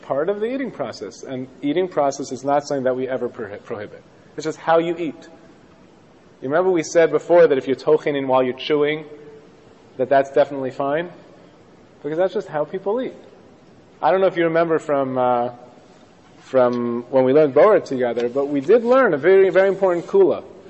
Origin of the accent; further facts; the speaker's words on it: New York, United States; And I know I'm from Washington Heights, but this is a little bit, you know.